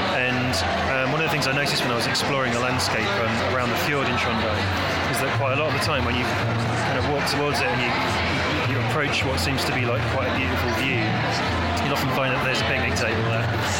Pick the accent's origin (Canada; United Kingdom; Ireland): United Kingdom; Reading, South East England; now in Sheffield, United Kingdom; I'm from Reading originally, but I'm based in Sheffield.